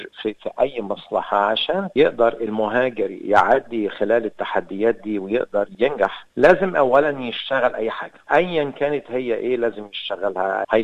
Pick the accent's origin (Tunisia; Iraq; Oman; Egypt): Egypt; moved away as an adult; أنا جاي من مصر في سنة 91، يعني وصلت الكنتري هنا